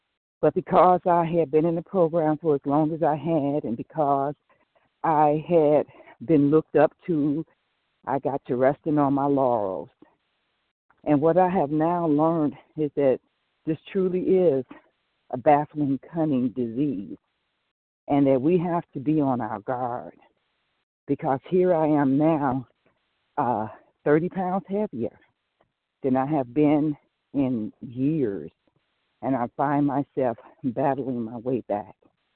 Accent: Michigan, United States; I am from Michigan.

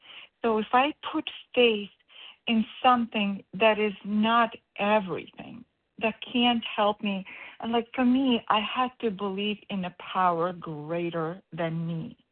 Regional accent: Connecticut, United States; I'm from Connecticut, Eastern Standard Time.

